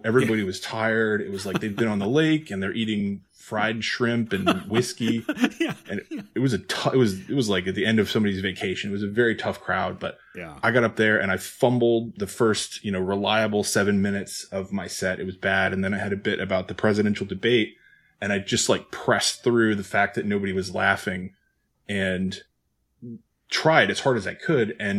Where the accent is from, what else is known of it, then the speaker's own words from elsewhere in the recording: Alabama, United States; But I'm also from Alabama, born and raised.